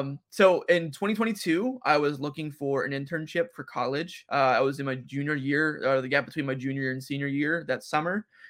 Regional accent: Cincinnati, Ohio, United States; I actually am a Yankees fan, even though I'm from Cincinnati.

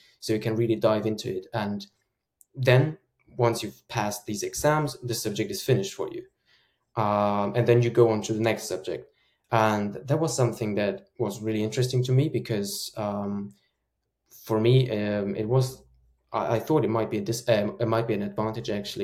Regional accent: Germany; I'm originally from Germany, so and I applied there

